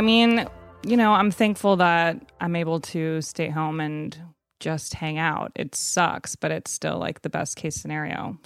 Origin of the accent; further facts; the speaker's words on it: Evanston, Illinois, United States; in Evanston, which is right outside of Chicago, where Northwestern University is.